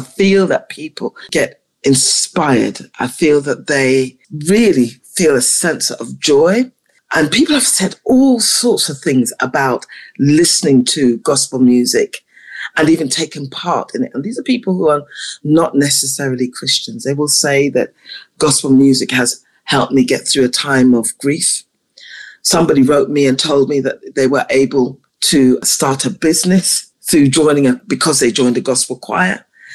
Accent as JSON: {"language": "English", "region": "London", "country": "United Kingdom", "tie": "born or raised there", "said": "I grew up in Southwest London."}